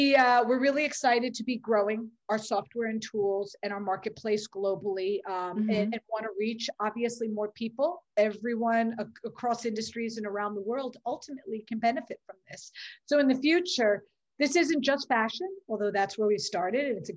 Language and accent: English; New York, United States; I'm a New Yorker, I'm a city, I'm not the most spiritual person